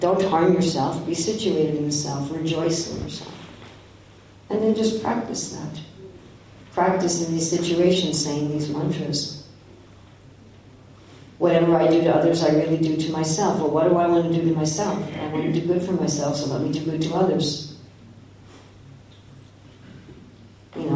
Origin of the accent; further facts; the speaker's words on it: New York, United States; especially if I visit where I was brought up in New York, immediately I can relax.